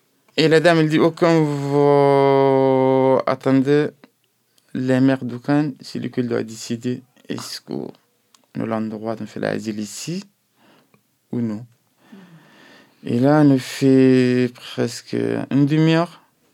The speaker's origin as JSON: {"language": "French", "country": "Sudan", "tie": "born or raised there", "second_language": "French", "lives_now": "France", "said": "Moi, en fait, je suis né dans un petit village, en fait, mais je suis grandi dans une troisième ville au Soudan."}